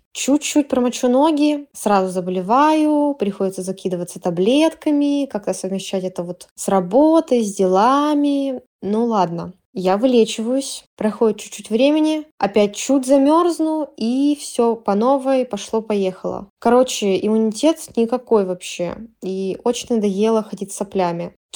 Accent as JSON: {"language": "Russian", "region": "Moscow", "country": "Russia", "said": "мне 25 лет, я из Москвы."}